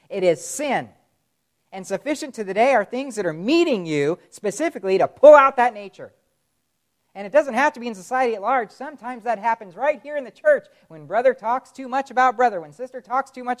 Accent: Florida, United States; I grew up in Florida, right?

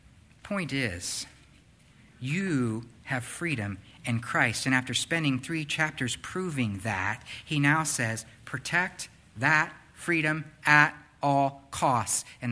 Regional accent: Florida, United States; So I grew up in South Florida. You wonder why I ever left.

